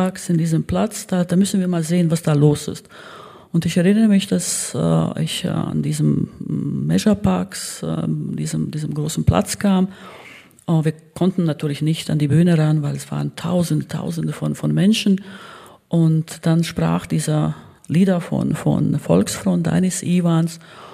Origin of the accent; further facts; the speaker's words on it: Valmiera, Vidzeme, Latvia; Aber ich komme nicht aus Riga, ich komme aus Valmiera, eine kleinere Stadt im Norden von Lettland